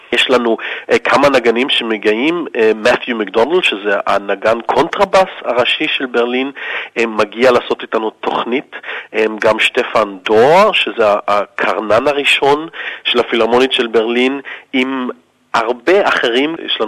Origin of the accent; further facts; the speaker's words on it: Australia; also born or lived in Israel; now in Germany; אני גדלתי באוסטרליה, נולדתי בישראל, אבל ההורים שלי ירדו לאוסטרליה שהייתי עוד ילד קטן, בן 3, אבל אצלנו בבית דיברנו עברית. עד היום אני מדבר עברית עם ההורים שלי. אני כבר עזבתי את אוסטרליה לפני איזה כמעט 25 שנה, אני גר בגרמניה